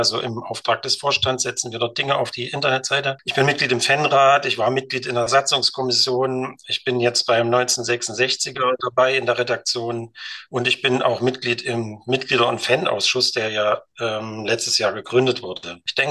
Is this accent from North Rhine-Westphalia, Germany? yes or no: no; Erfurt, Thuringia, Germany; born there; das seht ihr ja auch. Ich bin 50 Jahre alt, in Erfurt geboren